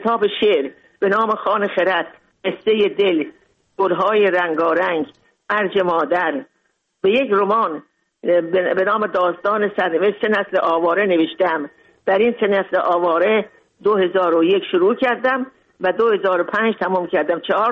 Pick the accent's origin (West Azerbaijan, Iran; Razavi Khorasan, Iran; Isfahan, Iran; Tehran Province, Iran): Razavi Khorasan, Iran; Mashhad; moved away as an adult; also born or lived in Moscow; now in Tajikistan; بزرگ شدم، در مشهد بزرگ، در مشهد درس خوندم، بزرگ شدم